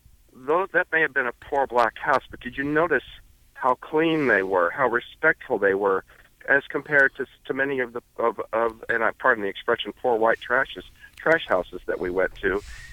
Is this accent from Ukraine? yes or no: no; the South, United States; I mean, I was raised in the South